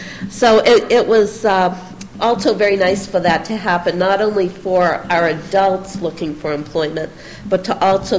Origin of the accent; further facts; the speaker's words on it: Farmington, United States; I'm from Farmington.